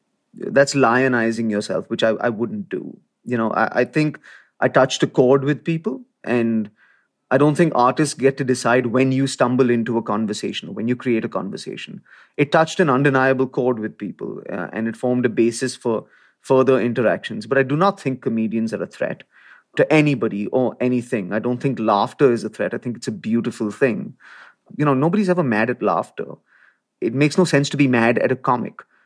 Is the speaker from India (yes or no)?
yes; India; also born or lived in Lagos, Nigeria; where I got my ass beaten every day because I was the guy from India. And just as soon as I had made friends in Lagos, off to private school in India, where I was the kid from Africa.